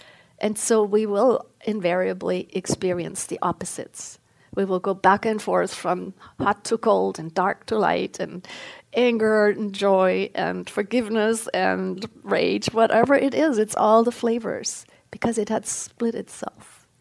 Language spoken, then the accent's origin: English; Germany; English is a second language; I grew up in Germany with parents that went through World War II, and they basically were very, very damaged.